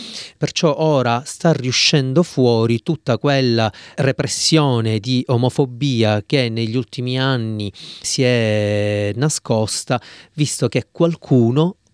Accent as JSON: {"language": "Italian", "town": "Palermo", "region": "Sicily", "country": "Italy", "said": "visto che io sono palermitano"}